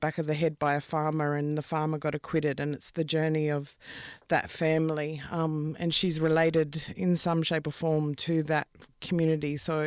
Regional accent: Australia; also born or lived in Canada; And so I thought it's probably better to come back to my own country and do the work.

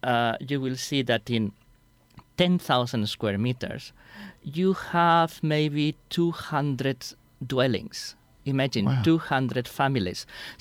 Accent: Spain; I come from Spain. We use the metric system.

